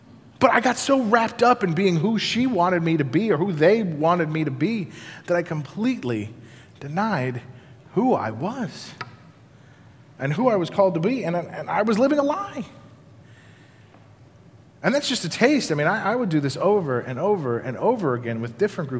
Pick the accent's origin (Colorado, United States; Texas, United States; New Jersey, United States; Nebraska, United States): Colorado, United States; And I grew up in Colorado, and we were going to a party just outside of Boulder.